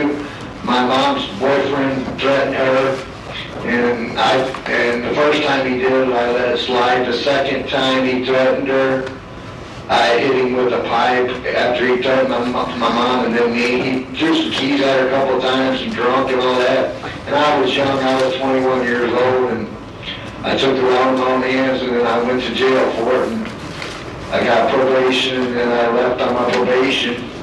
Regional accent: Granite City, Illinois, United States; Well, I'm originally from Granite City, Illinois, which is 11 miles from St. Louis.

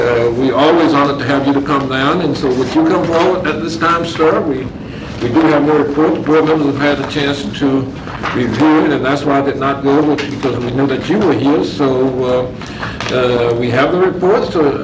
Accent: Georgia, United States; born there; I'm from Georgia by birth.

